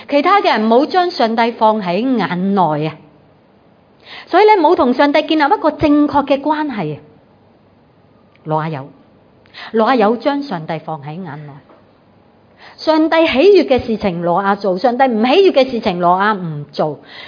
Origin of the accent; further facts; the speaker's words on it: China; 就好像我们中国人，我们有一些观念的，我们有一些价值观是什么呢？